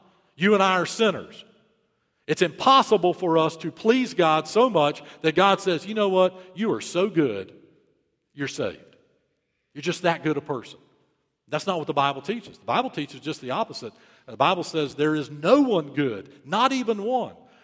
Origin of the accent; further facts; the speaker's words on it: United States; I am an American, absolute, non-negotiable, unchanging.